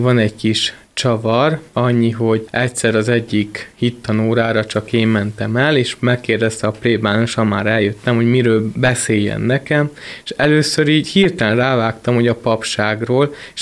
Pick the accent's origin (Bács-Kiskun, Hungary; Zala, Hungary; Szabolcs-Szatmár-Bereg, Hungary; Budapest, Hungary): Bács-Kiskun, Hungary; Lajosmizse; now in Kiskunhalas, Hungary; Én lajosmisei vagyok.